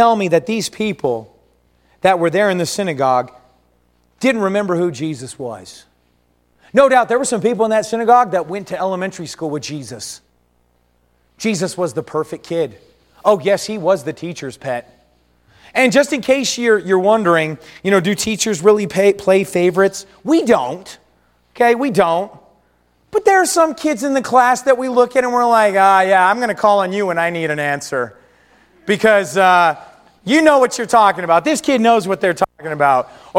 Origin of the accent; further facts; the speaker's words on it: El Paso, Texas, United States; also born or lived in Oklahoma City, United States; I'm coming back to my hometown. I remember coming back home from college and coming back home to El Paso. I spent 3 years in Oklahoma City there at Heartland Baptist Bible College.